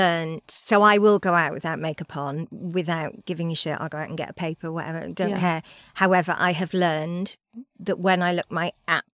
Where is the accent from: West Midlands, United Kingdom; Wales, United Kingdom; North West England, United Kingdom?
Wales, United Kingdom; first language Welsh; English is a second language; So I was born in Wales. My mother was Welsh. Both my parents are dead. Right. I was born in Wales, raised in Wales, fluent Welsh speaker.